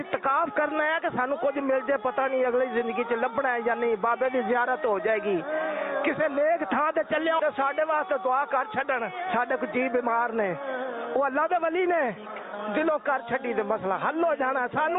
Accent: Bahar Khan, Balochistan, Pakistan; میں بہار خان سے آیا ہوں بلوچستان.

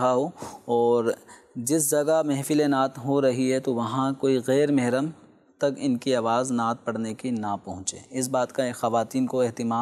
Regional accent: Karachi, Sindh, Pakistan; born there; میں چونکہ کراچی ہی کا پیدائشی ہوں تو ہمارے یہاں تو خیر ایسی کوئی چیز میسر نہیں ہے.

